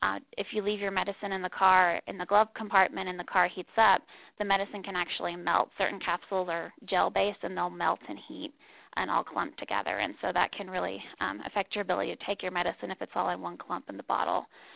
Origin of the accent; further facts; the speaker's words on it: Southeast, United States; I grew up in the Southeast, so we always worried about tornadoes